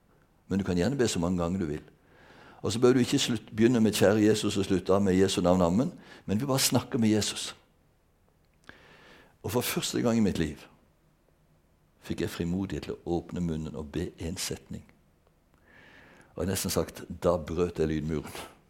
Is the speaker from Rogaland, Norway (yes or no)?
yes; Bjerkreim, Rogaland, Norway; Jeg vokste selv opp på bedehuset i Bjerkreim